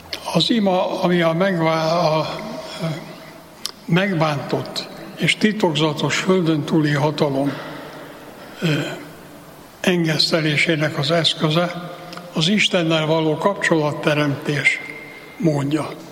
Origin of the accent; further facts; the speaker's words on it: Pécs, Baranya, Hungary; born there; Hadd említsen meg a saját szülővárosomnak, Pécsnek a székesegyházát